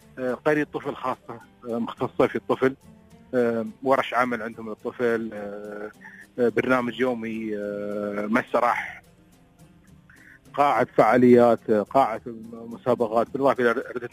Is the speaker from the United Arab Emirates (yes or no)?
yes; United Arab Emirates; عندنا في الإمارات